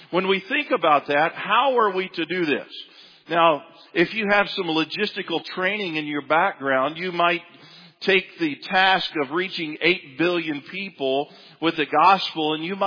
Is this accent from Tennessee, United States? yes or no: yes; Tennessee, United States; born there; You know, I was born in Tennessee, often known as the Bible Belt.